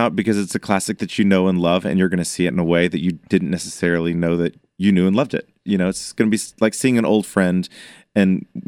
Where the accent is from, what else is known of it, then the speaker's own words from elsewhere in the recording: Austin, Texas, United States; Well, I grew up in Austin, Texas, played sports my whole life.